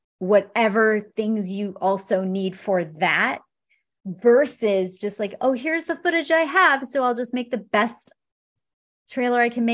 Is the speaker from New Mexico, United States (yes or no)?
no; Oregon, United States; Oh, Debbie's from Oregon. I'm from Oregon.